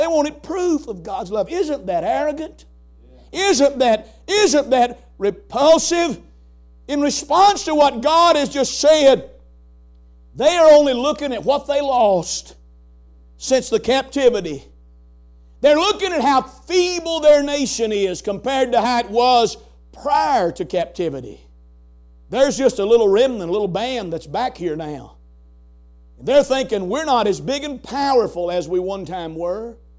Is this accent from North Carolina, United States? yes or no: yes; North Carolina, United States; If I'd have been raised in Kentucky, I could have been a jockey on a horse, I guess, but I was raised in North Carolina